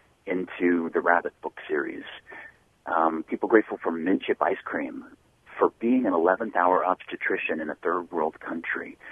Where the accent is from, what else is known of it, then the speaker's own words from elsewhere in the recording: Burbank, California, United States; What happened is, my hometown, the city of Burbank, chose On Gratitude as their One City, One Book